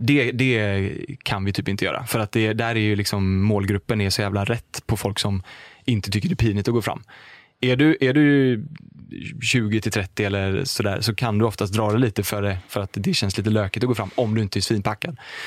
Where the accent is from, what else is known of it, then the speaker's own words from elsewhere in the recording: Smögen, Västra Götaland County, Sweden; Så flyttade jag till Smögen. Och så är jag uppväxt där. Det var nice alltså. Lugnt och skönt.